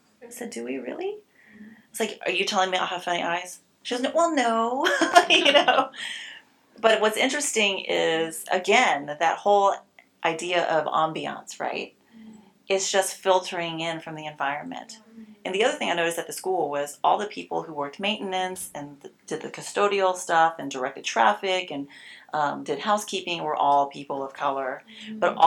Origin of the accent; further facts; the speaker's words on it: Houston, Texas, United States; I was like, no, I'm from Houston. I was born and raised here.